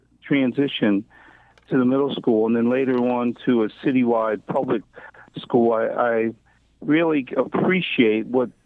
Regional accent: Baltimore, Maryland, United States; but I was born and raised in Baltimore, and it initially is an elementary school.

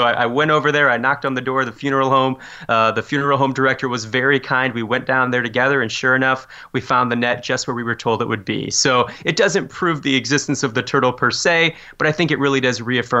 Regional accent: Fort Wayne, Indiana, United States; So this happened to be about 15 miles from my hometown of Fort Wayne, Indiana. So I really grew up with this story.

